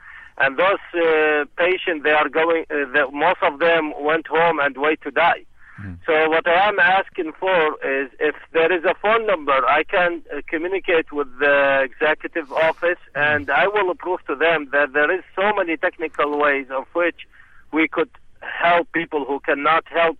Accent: Iraq; I am from Iraq myself

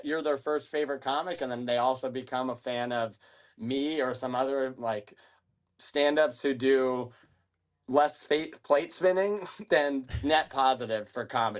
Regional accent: Washington, United States; I'm from Washington, but for some reason I sound like I'm from Boston

